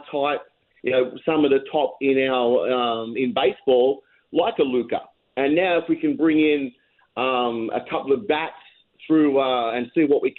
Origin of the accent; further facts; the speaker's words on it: Australia; And, I'm from Australia.